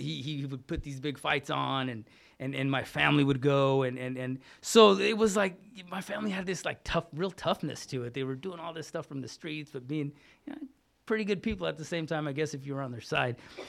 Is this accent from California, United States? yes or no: yes; California, United States; also born or lived in Fort Lewis, Washington; California, from Northern California. I come from that, but I was actually born in the state of Washington. I was born up in Fort Lewis.